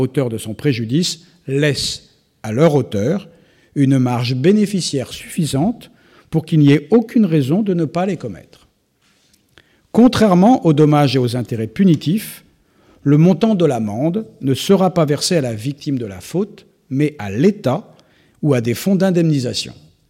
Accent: Brittany, France; Je suis breton, et l'un des auteurs bretons que nous chérissons

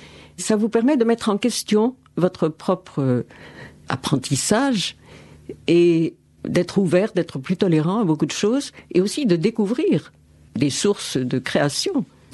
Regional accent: Lyon, Auvergne-Rhône-Alpes, France; born there; Tout à fait, oui. Je suis née à Lyon.

